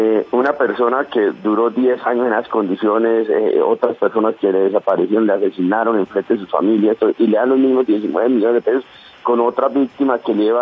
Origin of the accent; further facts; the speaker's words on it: Colombia; Eso me duele a mí, como colombiano y como soldado.